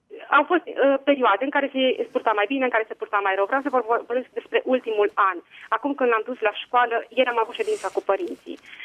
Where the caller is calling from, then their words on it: Madrid, Community of Madrid, Spain; și vă sunt de la Madrid.